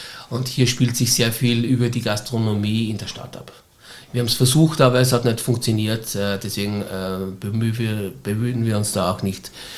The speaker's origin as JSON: {"language": "German", "region": "Styria", "country": "Austria", "lives_now": "Vienna, Austria", "said": "du als Steirer kannst doch nicht in Wien bei einem Fußballclub quasi Fan sein."}